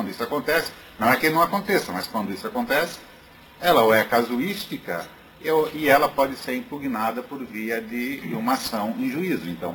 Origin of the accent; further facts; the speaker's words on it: Tubarão, Santa Catarina, Brazil; now in Florianópolis, Brazil; Faço aqui, então, a minha homenagem à minha cidade natal. Há 20 e tantos anos, vai tempo, já estou aqui em Florianópolis, mas nunca deixei de ter a nossa cidade de Tubarão no coração.